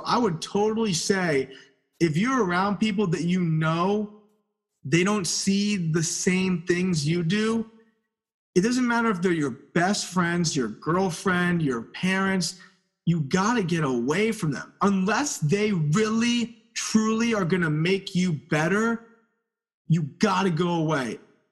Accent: Albany, New York, United States; or if I stayed in my hometown, Albany, New York, the capital of New York

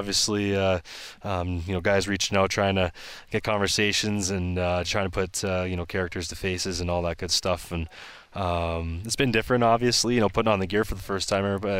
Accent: Edmonton, Alberta, Canada; now in Calgary, Canada; But that's being from Alberta. You know, I'm from Edmonton.

